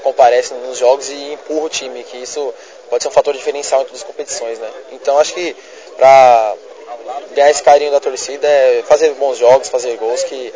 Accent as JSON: {"language": "Portuguese", "region": "Rio Grande do Sul", "country": "Brazil", "said": "eu sou do Rio Grande do Sul, joguei bastante campeonato gaúcho"}